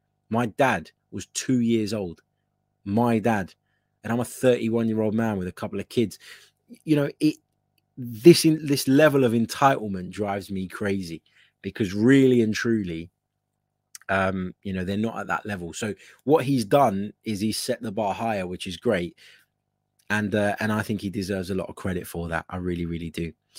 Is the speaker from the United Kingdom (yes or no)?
yes; England, United Kingdom; Yes, I've grown up in England, and that's great. And, you know, I'm grateful for being a British citizen and all of that.